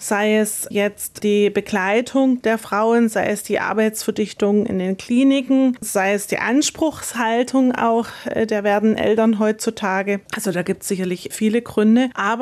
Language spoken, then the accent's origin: German; East Germany, Germany; habe aber in DDR-Zeiten nicht so ohne weiteres mein Abitur machen können